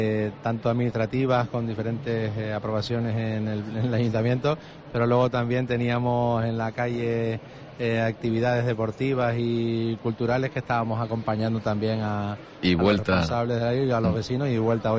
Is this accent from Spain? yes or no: yes; Canary Islands, Spain; como buenos canarios, el cafecito de primera hora no puede faltar.